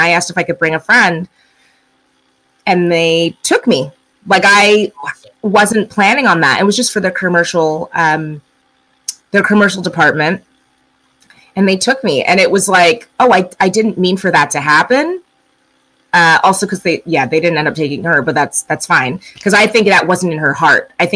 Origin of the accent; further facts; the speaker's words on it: Arcadia, United States; I think I love growing up in Arcadia, but I think it's quite a sheltered life.